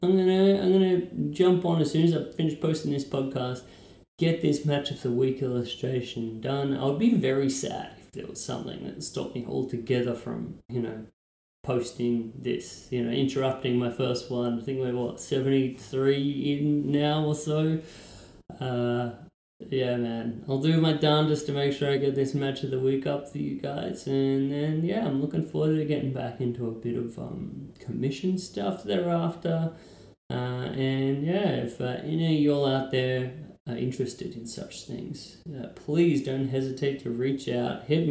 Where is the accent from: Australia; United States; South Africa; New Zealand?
Australia; As an Australian gringo who draws Lucha Libre for a living, it'll be very, very cool for me to finally be there.